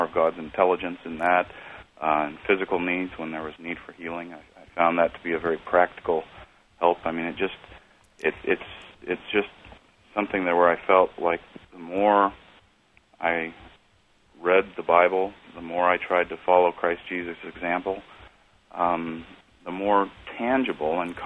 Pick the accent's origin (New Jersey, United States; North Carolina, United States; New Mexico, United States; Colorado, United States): Colorado, United States; Fort Collins; Yes, I grew up in Fort Collins, Colorado.